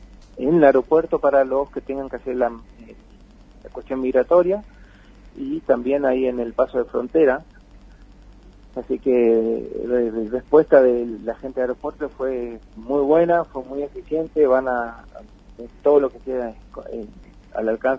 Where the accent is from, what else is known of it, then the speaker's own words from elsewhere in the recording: Iguazú, Misiones, Argentina; somos los de Iguazú que tenemos que estar involucrados, ¿no?